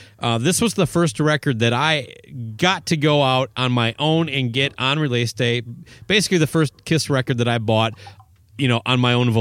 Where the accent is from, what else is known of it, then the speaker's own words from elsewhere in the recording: Owatonna, Minnesota, United States; which was a bit of a drive from my hometown of Owatonna.